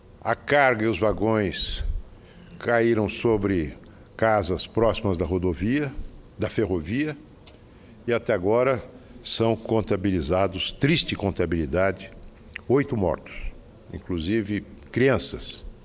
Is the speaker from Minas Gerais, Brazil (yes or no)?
no; São José do Rio Preto, São Paulo, Brazil; Uma tragédia que tocou profundamente a minha cidade natal, São José do Rio Preto, e a mim pessoalmente.